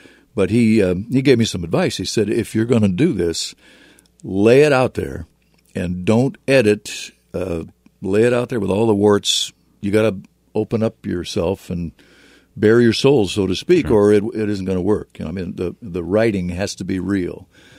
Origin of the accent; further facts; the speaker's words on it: West Des Moines, Iowa, United States; to put six books in my hometown in West Des Moines.